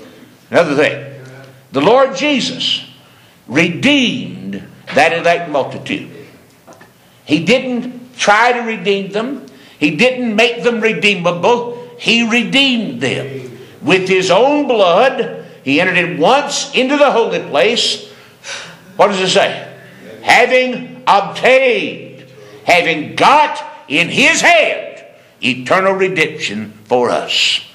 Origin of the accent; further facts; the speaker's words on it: Danville, Kentucky, United States; He said, Where are you from? I said, Danville, Kentucky.